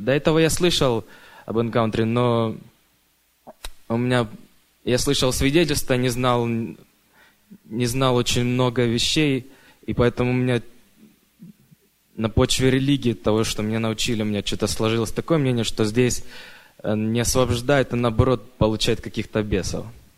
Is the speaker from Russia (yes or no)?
no; Portland, Oregon, United States; я тоже из Портленда.